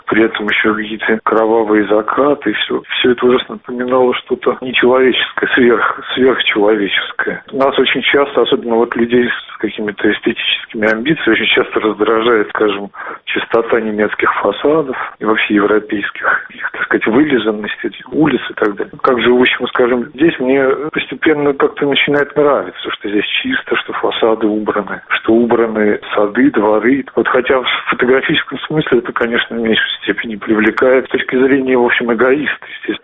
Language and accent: Russian; Saint Petersburg, Russia; Конечно, это мой родной город. Когда человек прожил там, в общем, 30 лет